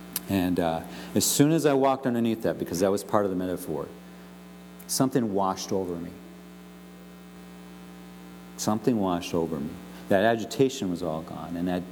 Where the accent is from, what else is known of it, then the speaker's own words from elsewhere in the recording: Green Bay, Wisconsin, United States; everyone knows that we're the people from Green Bay, Wisconsin that have just come down special to just experience this retreat.